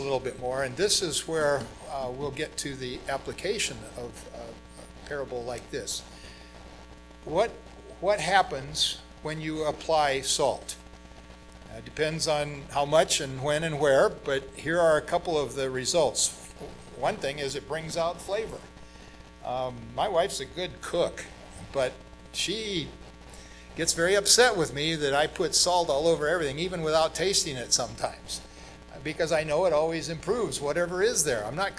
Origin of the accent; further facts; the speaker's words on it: Brazil; I grew up in Brazil, and I spent 4 years in São Paulo, 23 million people in greater São Paulo.